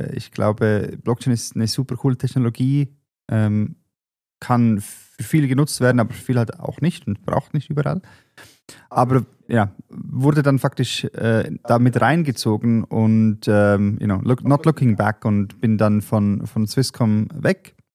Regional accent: Switzerland; Und als Schweizer hier aufgewachsen und sehr stark verbunden auch mit der Schweizer Kultur

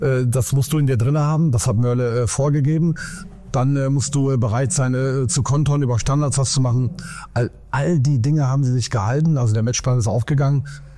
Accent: Lower Saxony, Germany; Aber ich komme aus dem Kreis Vechta

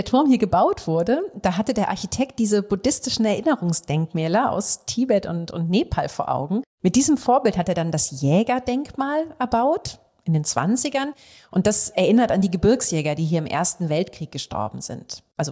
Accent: Hamburg, Germany; als Hamburgerin

